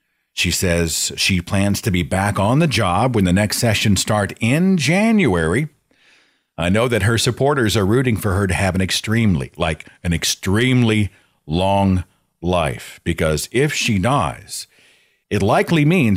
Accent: Oklahoma, United States; Oklahoma, my home state, won an average raise of $6,000 per teacher.

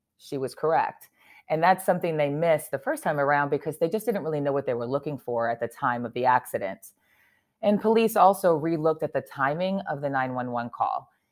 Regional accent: New York, United States; I remember at the time, as a New Yorker myself

